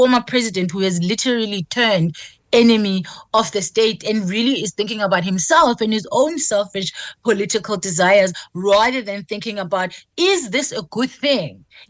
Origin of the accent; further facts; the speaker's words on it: South Africa; it affects us as South African.